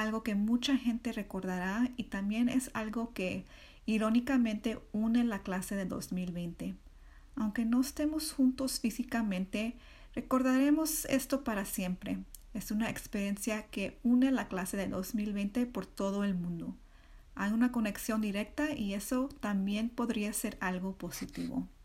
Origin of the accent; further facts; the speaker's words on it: California, United States; also born or lived in Sydney; soy música, compositora y tecnóloga en Los Ángeles. Nací en Sydney, Australia, pero crecí en California y Little Tokyo es un lugar que ha jugado un papel importante en mi vida en aprendiendo sobre mi herencia Nikkei.